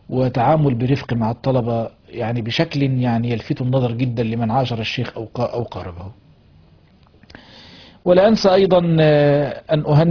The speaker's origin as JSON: {"language": "Arabic", "town": "Kitama", "region": "Gharbia", "country": "Egypt", "said": "أهل قريتي، أنا من كتامة غربية"}